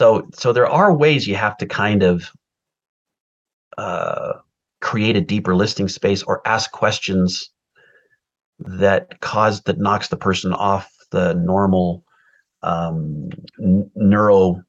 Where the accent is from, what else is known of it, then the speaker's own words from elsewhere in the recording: California, United States; any Oregonian or anyone in Siskiyou County, the county just over the border there where I grew up in California, they can get the book for free.